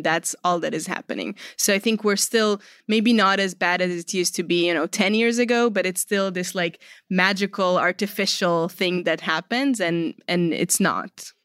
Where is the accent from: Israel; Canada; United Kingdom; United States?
Israel; I'm originally, as my last name might indicate, I'm originally from Israel.